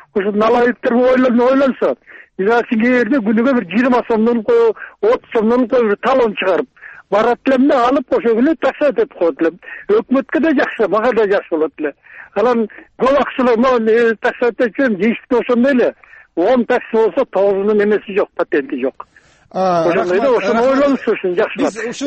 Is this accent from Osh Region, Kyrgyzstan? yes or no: no; Bishkek, Kyrgyzstan; мен өзүм пенсияда кишимин, Бишкекте болот да, Бишкектен болом